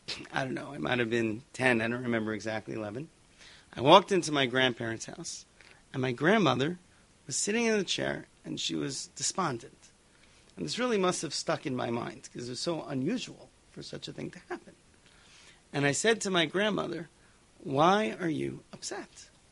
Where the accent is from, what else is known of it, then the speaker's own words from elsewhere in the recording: New York City, New York, United States; I grew up in Forest Hills, Queens. I don't know if you've been to Forest Hills. It's a wonderful place.